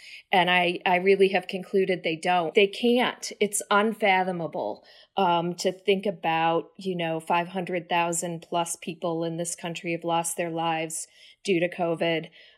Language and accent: English; Detroit, Michigan, United States; I grew up in Detroit and in an area that did not have a lot of Arabs. And for sure, we were the only Arab on our block.